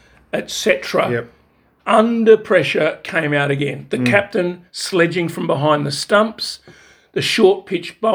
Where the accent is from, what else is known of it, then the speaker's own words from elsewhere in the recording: Australia; I'm an Aussie through and through